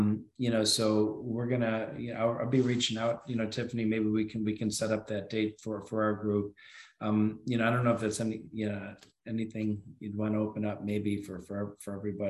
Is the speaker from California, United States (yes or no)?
no; Buffalo, New York, United States; remember, I'm from Buffalo, you know, so I'm joking around.